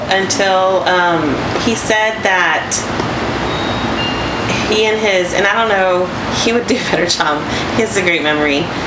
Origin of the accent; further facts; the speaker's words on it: Falfurrias, Texas, United States; now in Bishop, United States; I grew up in Falfurrias, graduated from there, then went to college at A&M, and then Galveston, and then came back.